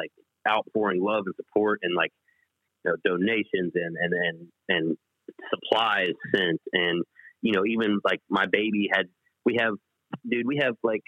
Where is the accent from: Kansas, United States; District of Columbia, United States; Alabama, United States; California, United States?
Kansas, United States; Lansing; So I grew up in Kansas City. I grew up in a town right outside of Kansas City called Lansing. My dad was stationed at Fort Leavenworth.